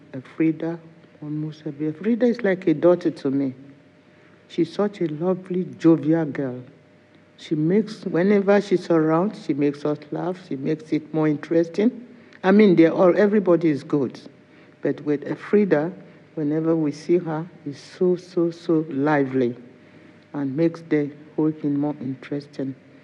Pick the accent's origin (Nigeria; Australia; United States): Nigeria; now in Wembley, United Kingdom; I am from Nigeria, living in Wembley.